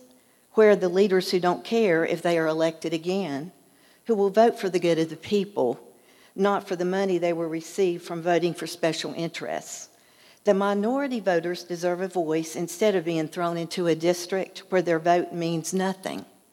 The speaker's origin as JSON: {"language": "English", "region": "North Carolina", "country": "United States", "said": "I am from Alexander County with some folks from Alexander County, and we are Democrats. Many of us are passionate and proud of our roots in North Carolina."}